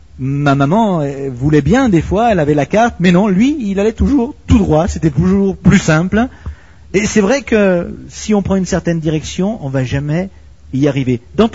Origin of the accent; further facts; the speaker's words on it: Belgium; Bon, parce que je suis belge.